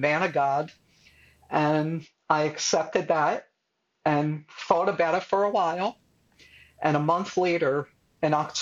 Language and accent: English; Philadelphia, Pennsylvania, United States; I grew up in South Philly, and so it was a hot summer night